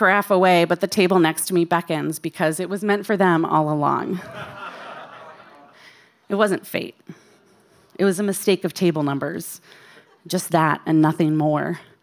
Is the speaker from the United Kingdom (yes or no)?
no; Midwest, United States; accent: Midwestern American; they would find my Midwestern American accent so sophisticated